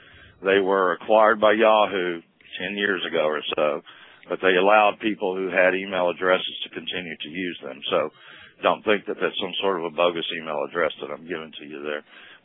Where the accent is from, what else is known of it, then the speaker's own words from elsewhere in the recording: Texas, United States; I'm not sure I'm saying that correct, but I'm from Texas, so I have an excuse.